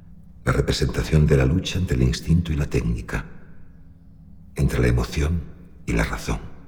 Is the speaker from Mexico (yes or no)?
no; Spain; Los españoles estamos en una balanza que está suspendida justo en la mitad.